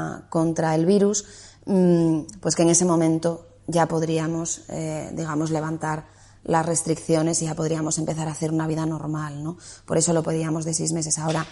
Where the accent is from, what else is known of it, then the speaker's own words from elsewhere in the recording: Asturias, Spain; now in Madrid, Spain; yo soy ciudadana asturiana y mi carnet dice que resido en Asturias, ¿no? Y tengo allí a toda mi familia. Lo que pasa es que he decidido quedarme en Madrid